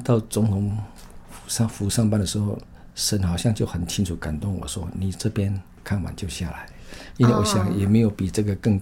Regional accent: Taichung, Taiwan; 我读台湾的很好的高中，台中第一中学

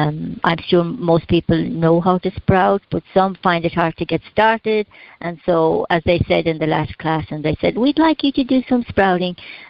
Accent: Ireland; I grew up in Ireland, and it was vegetables, potatoes, and meat.

